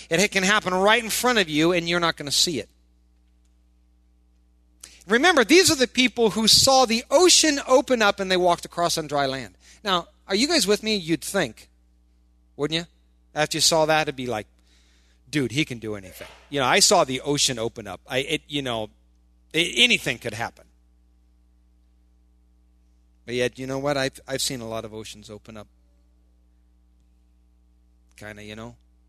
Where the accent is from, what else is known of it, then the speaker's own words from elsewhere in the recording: Midwest, United States; You know, I'm from the Midwest.